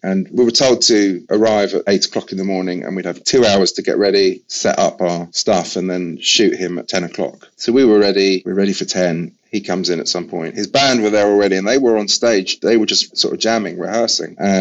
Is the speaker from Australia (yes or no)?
no; England, United Kingdom; accent: English; now in New York, United States; He obviously was aware that I had an English accent, so he couldn't quite understand what the New York thing was.